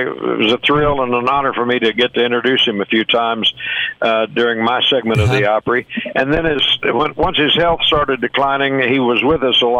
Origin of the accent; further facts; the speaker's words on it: Elizabethtown, Kentucky, United States; Well, we'll begin in my home state of Elizabethtown, Kentucky.